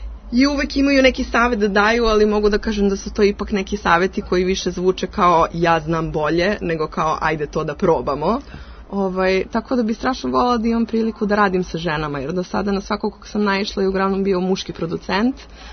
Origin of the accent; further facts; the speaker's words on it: Belgrade, Serbia; moved away as an adult; now in Berlin, Germany; Dolazim iz Beograda, inače živim u Berlinu već 3 godine.